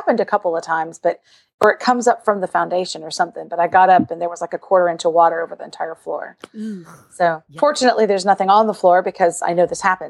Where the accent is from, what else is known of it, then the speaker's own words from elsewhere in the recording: Arlington, Texas, United States; from Arlington, Texas